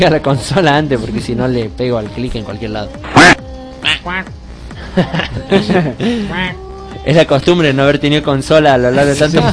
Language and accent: Spanish; Córdoba, Argentina; Somos de Córdoba.